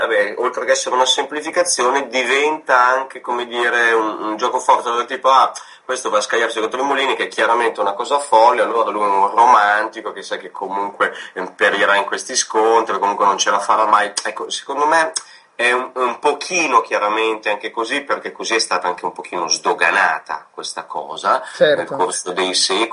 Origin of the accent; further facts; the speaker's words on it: Basque Country, Spain; Italian is a second language; se volevo parlare delle mie radici eccetera, dei temi legati alla mia terra, ai paesi baschi